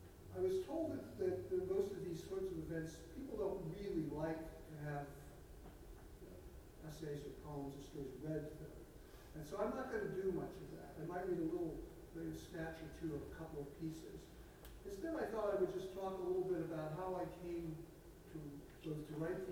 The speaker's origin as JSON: {"language": "English", "town": "Lorain", "region": "Ohio", "country": "United States", "tie": "born or raised there", "said": "And we once had a conversation about growing up in Lorain, the National Book Festival. It's a classic blue-collar steel town. And it was a great place to grow up."}